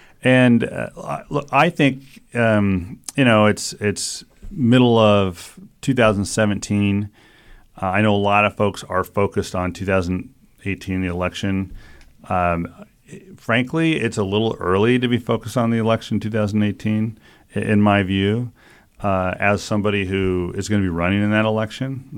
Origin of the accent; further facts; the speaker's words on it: Arlington, Washington, United States; I was born and raised in Arlington, Washington.